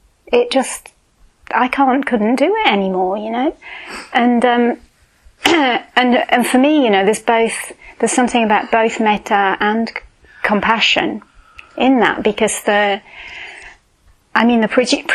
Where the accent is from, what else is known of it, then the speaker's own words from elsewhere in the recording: United Kingdom; I'm not proud of that part of being British at all. I'm not proud of being British at all, actually.